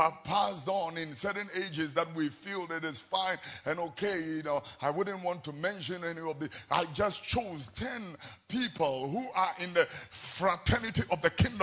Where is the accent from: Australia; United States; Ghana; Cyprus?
Ghana; That young man was also my friend in YPG and Blue Cross whilst I was growing up in the Presbyterian Church of Ghana.